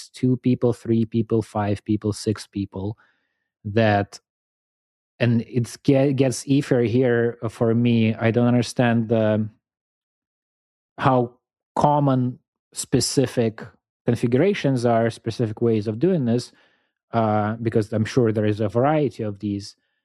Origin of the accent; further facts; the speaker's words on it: Moscow, Russia; my hometown, Moscow, and the hometown that's kind of administratively part of Moscow experienced the biggest, I think, wave of drone attacks since the beginning of the war.